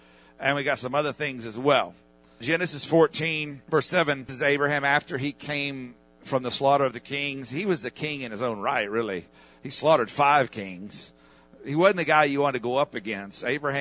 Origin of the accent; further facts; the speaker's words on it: Texas, United States; I'm from Texas. I call it Melchizedek.